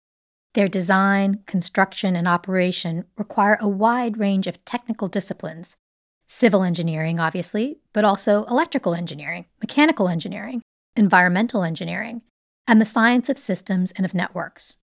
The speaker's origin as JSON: {"language": "English", "country": "Canada", "tie": "born there", "said": "I was born in Canada, but when I was 9, my family lived in Bhopal, India, in my father's family home for 6 months."}